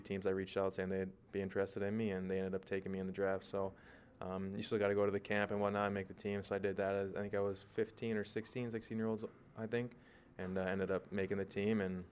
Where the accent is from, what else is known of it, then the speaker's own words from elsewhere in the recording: Sioux Falls, South Dakota, United States; always knew I like kind of was a little bit better than some of my peers growing up in Sioux Falls, but that was Sioux Falls